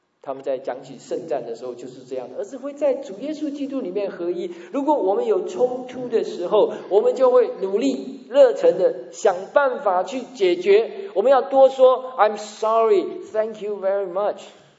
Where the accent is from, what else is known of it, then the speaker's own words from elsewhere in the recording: Taiwan; 我们台湾话说假霸魔营啊，假霸行营啊